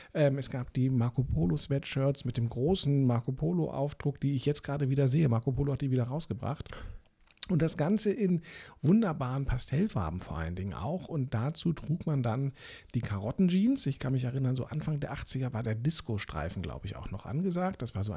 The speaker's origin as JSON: {"language": "German", "region": "Berlin", "country": "Germany", "tie": "born or raised there", "said": "Ich bin ja in Eichkamp dann aufgewachsen, das war das Nächste, was kam."}